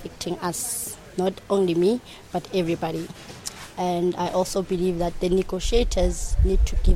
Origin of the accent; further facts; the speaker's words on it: South Africa; I'm from South Africa, YMCA.